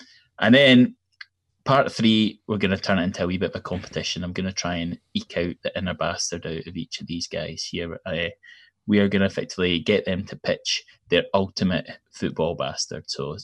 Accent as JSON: {"language": "English", "region": "East Coast", "country": "United States", "said": "I should also tell people that because I'm from the East Coast, I'm quite abrupt."}